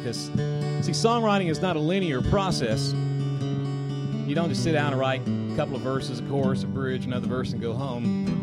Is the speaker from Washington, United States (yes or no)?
no; Tallahassee, Florida, United States; They know I'm from Tallahassee